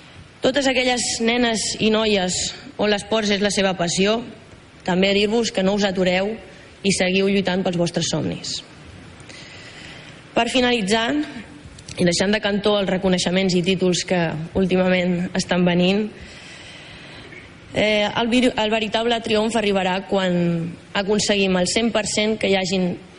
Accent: Mollet del Vallès, Catalonia, Spain; aquí al costat de Mollet del Vallès, d'on soc i on he crescut, jugant a la pilota

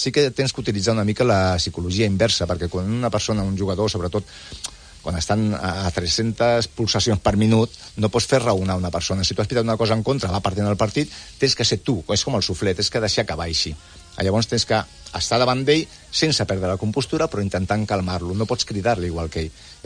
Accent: El Prat de Llobregat, Catalonia, Spain; sí que és cert que els que som pretencs i els que som del Prat som molt del Prat, eh?

